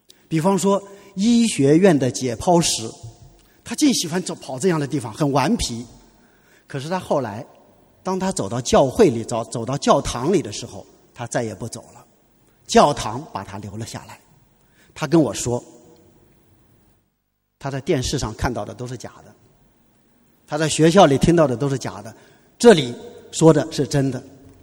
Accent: China; 作为一个中国人，作为一个普通的老百姓，作为一个基督徒，

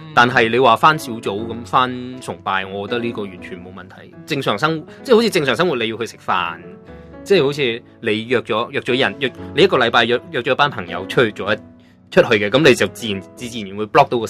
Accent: Chaozhou, Guangdong, China; 因为本身我潮州人屋企系拜好多嘢

